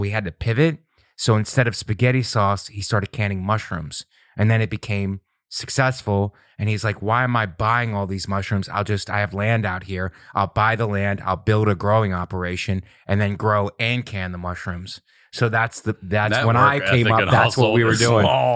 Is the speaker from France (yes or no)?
no; Ohio, United States; also born or lived in Florida; you know, we're from Ohio and it's Florida. It's a Florida summer.